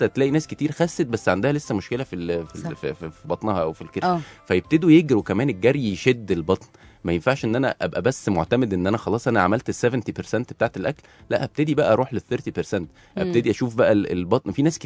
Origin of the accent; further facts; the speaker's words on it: Egypt; عامه احنا كمصريين ما نحبش نرمي اي حاجه،